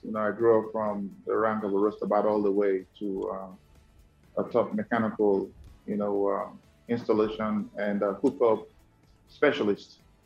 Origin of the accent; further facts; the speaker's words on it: Rivers, Nigeria; I'm from Rivers State in the south part of the country.